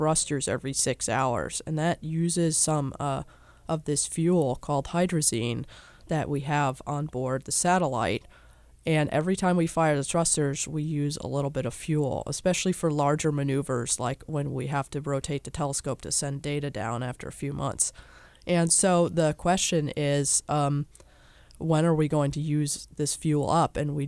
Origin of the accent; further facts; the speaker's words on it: Massachusetts, United States; I just happened to be lucky, and the town that I was growing up in Massachusetts, the middle school there had a planetarium